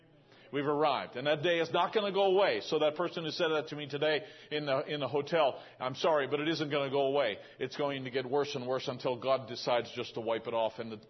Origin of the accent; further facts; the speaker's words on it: Canada; born there; Because I came from there. I was born on Canadian soil.